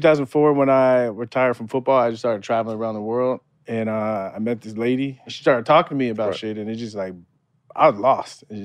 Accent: San Diego, California, United States; Growing up in San Diego watching Tony Gwynn, I thought I was going to be like the next Tony Gwynn.

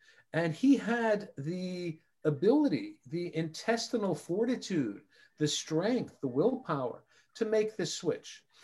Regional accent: New York, United States; I grew up in New York, and granted, 300 square feet, you could raise a family of six.

